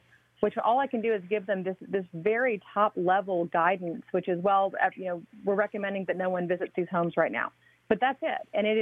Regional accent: New Orleans, Louisiana, United States; because I'm from New Orleans.

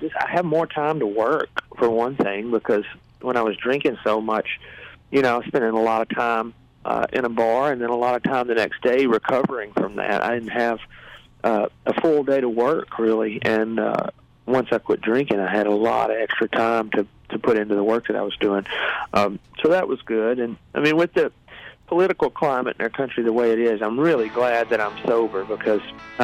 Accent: Muscle Shoals, Alabama, United States; And then growing up in Muscle Shoals, there was a pretty good group of people who were about my own age, and we all started playing together in restaurants around town.

